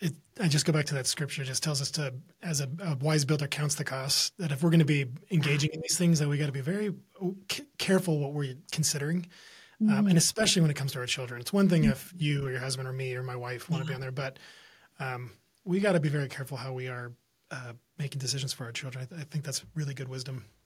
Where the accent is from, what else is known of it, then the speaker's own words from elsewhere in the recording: California, United States; My parents, we grew up in Southern California under, you know, a lot of Calvary Chapel style teaching and just verse by verse.